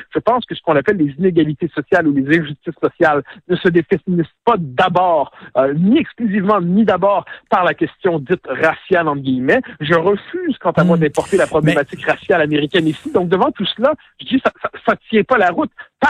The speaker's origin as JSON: {"language": "French", "region": "Quebec", "country": "Canada", "said": "mon réflexe, c'est non, je suis québécois"}